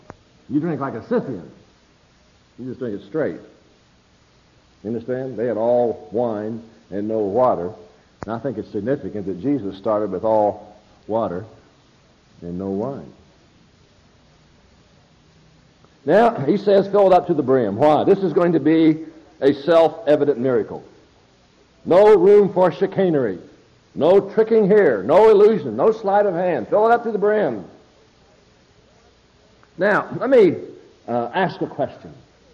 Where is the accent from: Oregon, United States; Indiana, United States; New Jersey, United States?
Indiana, United States; Heltonville; I'm from Heltonville, Indiana. One of the reasons I get excited about life, because when you're from Heltonville, you get excited about anything.